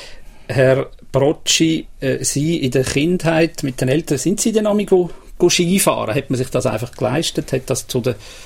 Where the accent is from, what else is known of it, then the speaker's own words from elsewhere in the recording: Aargau, Switzerland; Im Kanton Aargau, wo ich aufgewachsen bin, war es immer so gewesen, 2 Wochen Sportferien.